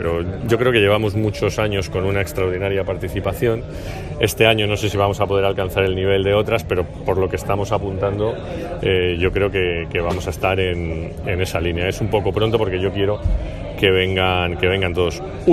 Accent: Spain; al final somos españoles

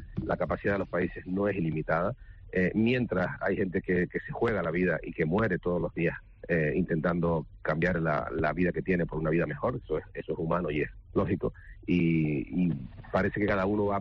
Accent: Canary Islands, Spain; que nosotros somos frontera sur de Europa y no es un problema nuestro, canario, ¿no?

